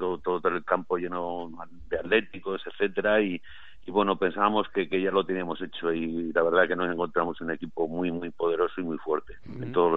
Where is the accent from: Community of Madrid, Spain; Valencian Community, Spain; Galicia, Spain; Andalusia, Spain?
Community of Madrid, Spain; Madrid; Soy de Madrid, ¿no?